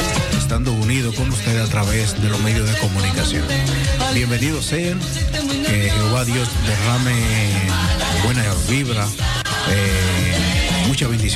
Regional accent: Dominican Republic; Así que Pablo es el hombre que se encarga de que usted, como dominicano, sepa todo monumento, calle, barrio de nuestro país que usted no sabe

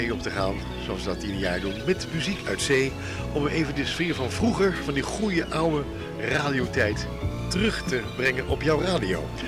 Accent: Scheveningen, South Holland, Netherlands; born there; Ik ben geboren in Scheveningen.

